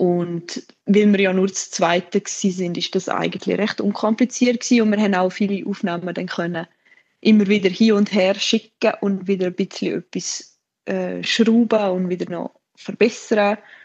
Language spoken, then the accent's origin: German; Pfäfers, St. Gallen, Switzerland; Ich komme aus Pfäffers und stelle mich einmal gerne als Bündnerin vor, obwohl ich eigentlich gar keine bin. Ich wohne noch im Kanton St. Gallen.